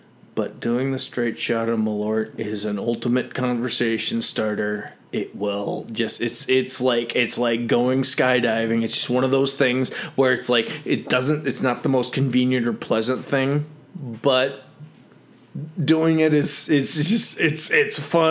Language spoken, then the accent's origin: English; Chicago, Illinois, United States; I may be a suburbanite, but I come from Chicago.